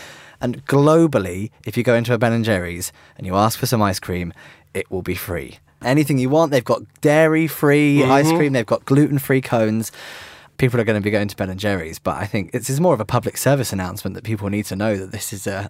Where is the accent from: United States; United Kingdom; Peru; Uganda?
United Kingdom; I'm British, so of course I like my cups of tea in the morning.